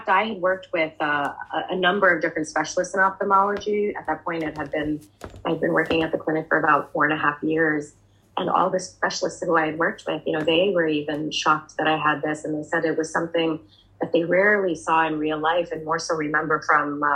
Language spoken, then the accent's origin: English; New Jersey, United States; And I was born and raised in New Jersey, so American by nationality, but my parents are from Bangladesh